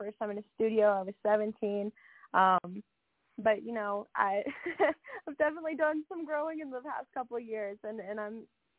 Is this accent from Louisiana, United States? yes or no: yes; Lake Charles, Louisiana, United States; So actually, this song was written about my hometown. It was written about my hometown, Lake Charles, Louisiana, after a hurricane.